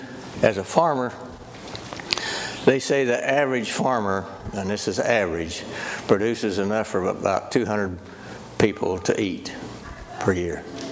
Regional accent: Ridge Farm, Illinois, United States; I come from Ridge Farm, Illinois. And I am a farmer

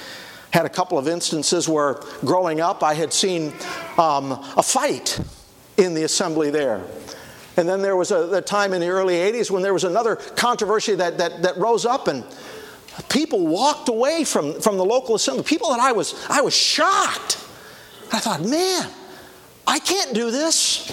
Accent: Genoa City, Wisconsin, United States; I grew up in a Grace Church, born and raised in Genoa City and part of that ministry there.

